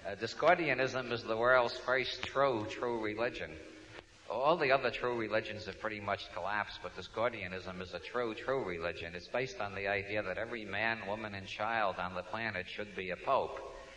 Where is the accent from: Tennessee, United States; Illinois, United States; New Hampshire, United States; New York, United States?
New York, United States; As you can tell from my accent, I come from New York. And people from New York, we all have this attitude